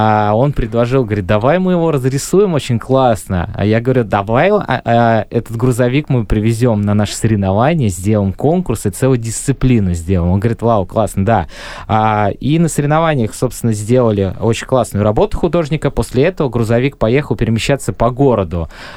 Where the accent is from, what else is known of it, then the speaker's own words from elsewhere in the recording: Saint Petersburg, Russia; поскольку я здесь родился, это мой родной город, и я таким же маленьким ребенком был